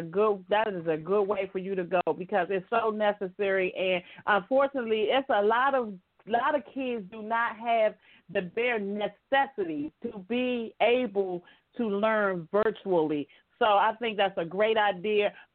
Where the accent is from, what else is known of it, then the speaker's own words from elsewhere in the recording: Woodland, United States; But it's people like India and myself who were born and raised in Woodland that are living proof that it's not how you start in life, it's how you finish.